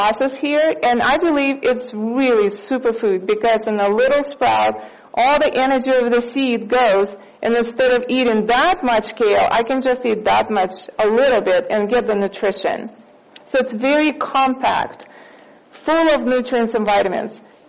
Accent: Russia; English is a second language; I'm from Russia, and we enjoyed raspberries and strawberries pest-free because nothing survives over there

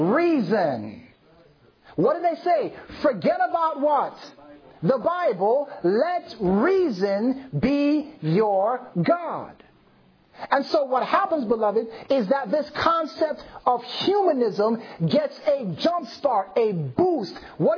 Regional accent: Jamaica; Now, I'm Jamaican, listen.

